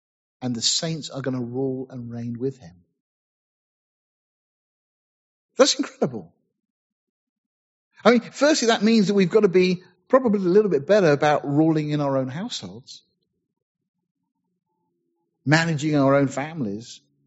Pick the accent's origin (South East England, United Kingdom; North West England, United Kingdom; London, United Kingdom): South East England, United Kingdom; Deal; born there; I said before, I was born in Deal in Kent, near Dover. So … from Deal.